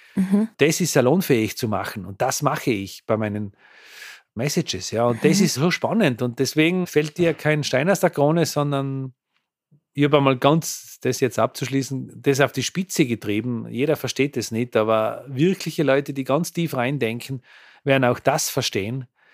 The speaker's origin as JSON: {"language": "German", "town": "Amlach", "region": "Tyrol", "country": "Austria", "tie": "born or raised there", "said": "jetzt haben wir nicht einmal einen Skilift, keine Piste in Amlach, wo ich aufgewachsen bin."}